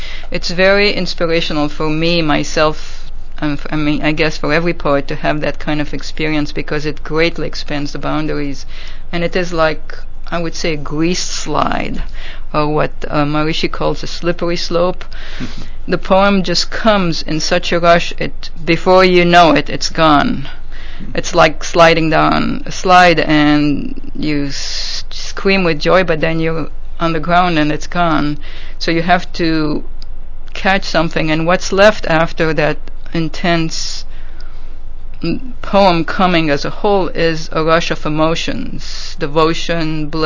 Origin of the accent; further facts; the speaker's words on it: Egypt; English is a second language; I must say that English is not my native language. I was brought up in Egypt, and I went to a French school